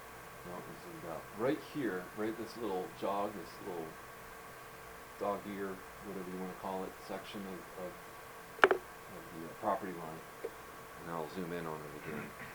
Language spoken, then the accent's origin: English; New Jersey, United States; I grew up in New Jersey. They have good subs.